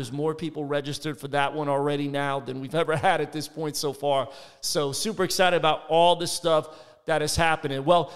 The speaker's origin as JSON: {"language": "English", "town": "Philadelphia", "region": "Pennsylvania", "country": "United States", "tie": "born or raised there", "said": "Philly, my hometown."}